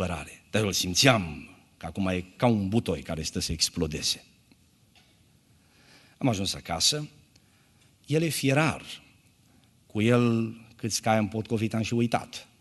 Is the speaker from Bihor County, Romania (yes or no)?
yes; Bihor County, Romania; also born or lived in Șeitin; Eu am copilărit în părțile Bihorului. M-am născut aici, lângă Nădlac, la Șeitin.